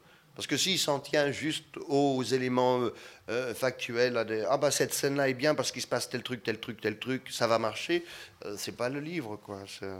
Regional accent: Hauts-de-France, France; je suis originaire du Nord, où l'aspect masque, l'aspect théâtralisé de son expression est parfois le seul qui vous fait entendre de l'autre.

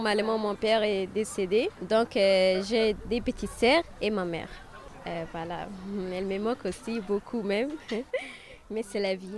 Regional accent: Djibouti; Je suis une Djiboutienne somalienne, une Somalienne en tout cas, tout le monde connaît les Somalis. Donc je suis une Somalienne Djiboutienne, je suis à peu près 7 mois d'Ile-les-Bains

